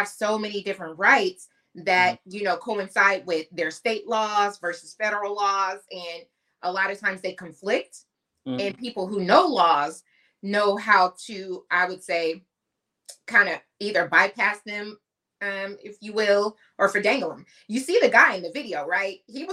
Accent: Portland, Oregon, United States; So if those, the audience don't know, I'm born and raised in Portland, Oregon.

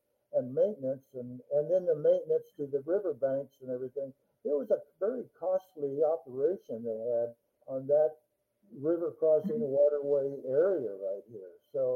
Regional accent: California, United States; I come from Northern California, where there's logging and mining and civil type activities, dams, bridges, and stuff like that.

